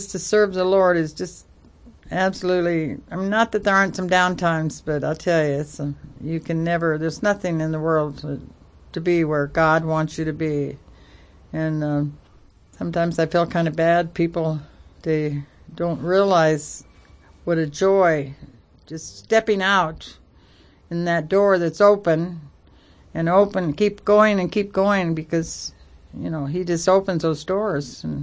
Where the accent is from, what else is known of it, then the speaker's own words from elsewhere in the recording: Iowa, United States; What's a passport? We're from Iowa. We don't need passports there.